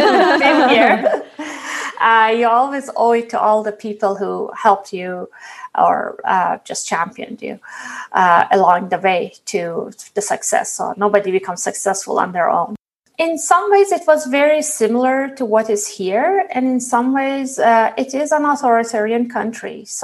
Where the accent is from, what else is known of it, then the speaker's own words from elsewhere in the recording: Iran; now in Canada; I am an immigrant to Canada, and I grew up in Iran.